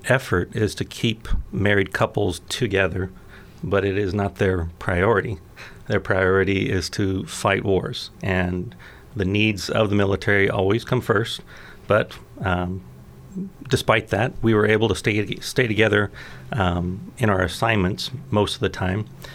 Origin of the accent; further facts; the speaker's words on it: Oregon, United States; I grew up right here in Douglas County. I was raised from the age of 1 through 18 here in Douglas County, and attended Melrose Schools, Fremont, and then Roseburg, and graduated Roseburg High